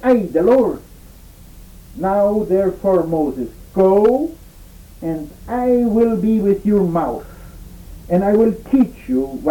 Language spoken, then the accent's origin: English; Brazil; now in United States; We are both from Brazil. We belong to the Evangelical Church of Lutheran Confession in Brazil.